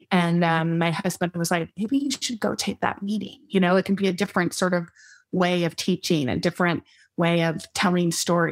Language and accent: English; Austin, Texas, United States; We were born in West Texas, which is like, I don't know if any of you have been to West Texas